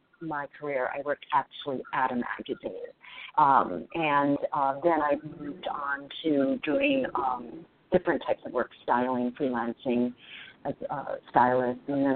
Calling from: East Coast, United States; I'm calling from the East Coast.

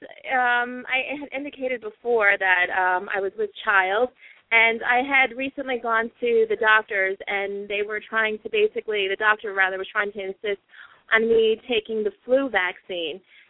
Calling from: Long Island, New York, United States; I'm calling from Long Island.

